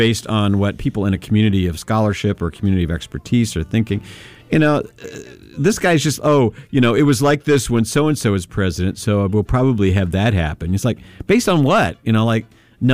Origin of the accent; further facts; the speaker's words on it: Kentucky, United States; also born or lived in Ohio; because I was born in Ohio, even though, you know, I spent my middle school and high school years in Kentucky and college years. I was born in Ohio.